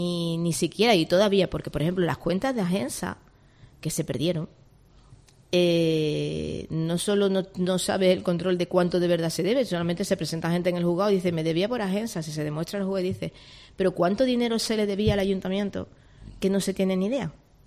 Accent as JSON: {"language": "Spanish", "town": "Jerez de la Frontera", "region": "Andalusia", "country": "Spain", "said": "Y yo soy muy de Jerez. pero es que esta ciudad, contra más las conoces, más te enamora de ella"}